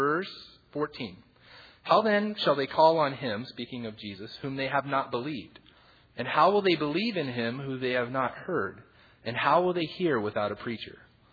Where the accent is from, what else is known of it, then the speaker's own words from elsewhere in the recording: Talent, Oregon, United States; growing up in Talent, we didn't have a Walmart. We had to go to Medford, and that was a long way.